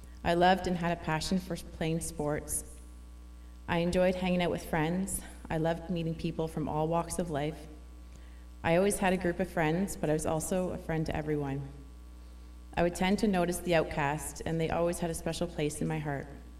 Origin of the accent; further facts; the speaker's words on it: Exeter, South West England, United Kingdom; I was raised in a believing home. I was born and raised in Exeter. I am the youngest of four kids, two boys and two girls.